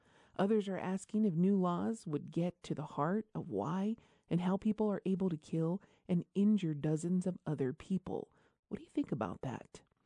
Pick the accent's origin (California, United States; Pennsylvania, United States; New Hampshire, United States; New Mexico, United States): New Mexico, United States; Isleta Pueblo; from Isleta Pueblo.